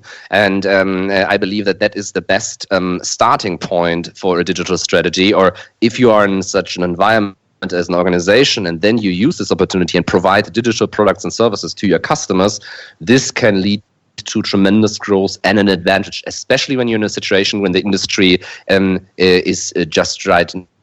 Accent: Germany; English is a second language; because I'm not from the region, as my accent probably reveals, I'm from Germany, so I'm an outsider of the region.

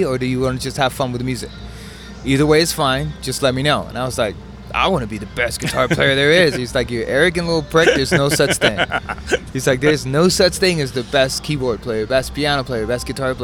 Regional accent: Hawaii, United States; also born or lived in Burbank, California; So I was born in Burbank, California, and parents moved to Hawaii, wanted to find a nice spot to raise a family. And I'm glad, man. I love Hawaii.

